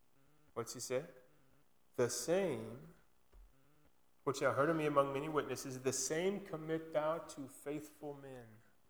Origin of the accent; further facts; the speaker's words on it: Wyoming, United States; You people that grew up here in Kansas, I grew up in Wyoming.